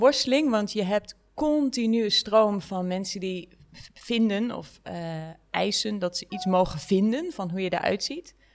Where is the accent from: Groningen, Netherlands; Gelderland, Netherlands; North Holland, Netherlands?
Groningen, Netherlands; Veendam; ik ben opgegroeid in Veendam, op het Bijbelbelt.